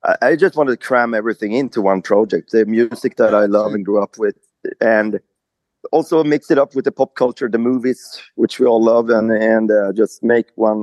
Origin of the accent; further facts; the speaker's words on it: Linköping, Östergötland, Sweden; also born or lived in Stockholm; I'm from Sweden, from Linköping, outside in the woods outside of Linköping, lived in Stockholm also, and we have a studio there, but now we moved back out in the wilderness, in land Sweden, southern Sweden.